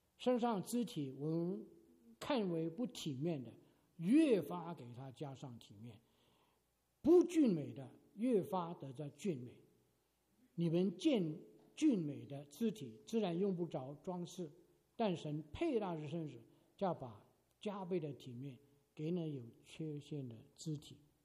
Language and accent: Chinese; China; 我们中国人 吃饭的时候很会用这个五个指头啊。